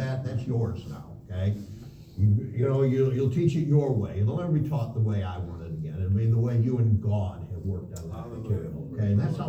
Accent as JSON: {"language": "English", "town": "Machias", "region": "New York", "country": "United States", "tie": "born or raised there", "also_born_or_lived": "three continents", "said": "I lived on three continents, but I grew up in Machias, New York, on Route 16."}